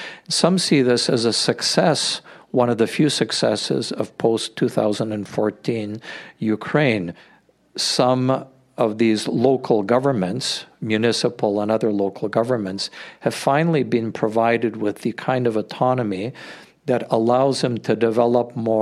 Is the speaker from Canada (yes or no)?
yes; Ottawa, Ontario, Canada; also born or lived in Hamilton; Born in Hamilton, I grew up essentially in Ottawa, where I went to school, high school, and then university.